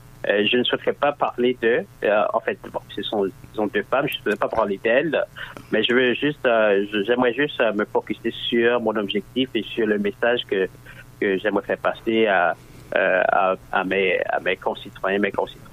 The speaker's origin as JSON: {"language": "French", "country": "Canada", "said": "quand on arrive quelque part dans un pays étranger, on dit qu'on est Canadien"}